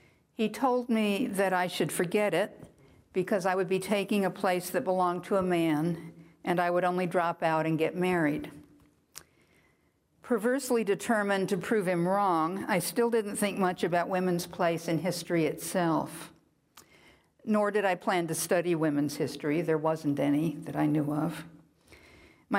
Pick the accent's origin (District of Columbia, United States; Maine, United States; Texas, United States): Texas, United States; Galveston; I was born and raised in Galveston, Texas.